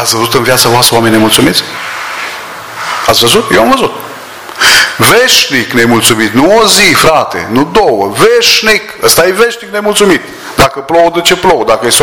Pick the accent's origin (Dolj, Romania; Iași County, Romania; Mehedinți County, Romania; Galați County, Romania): Mehedinți County, Romania; Orșova; born there; m-am născut în Orșova, un oraș lângă Băile Herculane, pe malul Dunării, granițe cu Serbia.